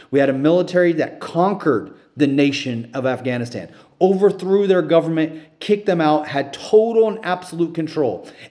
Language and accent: English; United States; when I say we, I'm talking about as an American.